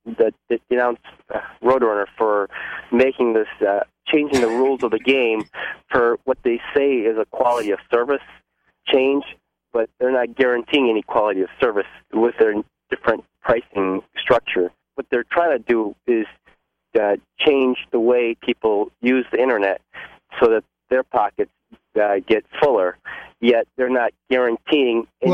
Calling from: Rochester, New York, United States; Rochester.

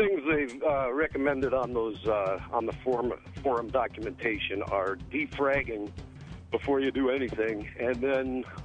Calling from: Palmyra, New York, United States

